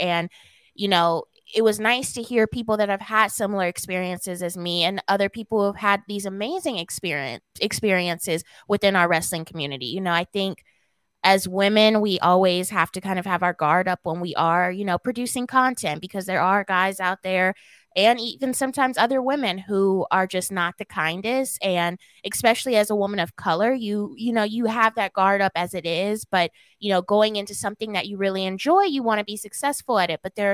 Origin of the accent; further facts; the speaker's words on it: West Coast, United States; You know, I'm from the West Coast.